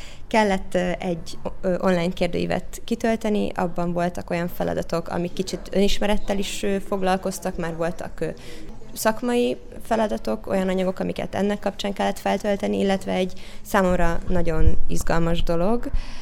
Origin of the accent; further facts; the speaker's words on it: Kiskunfélegyháza, Bács-Kiskun, Hungary; born there; also born or lived in Syria; Én Kiskunfélegyházán születtem, anyukám magyar, apukám pedig szíriai, mindkét országban éltünk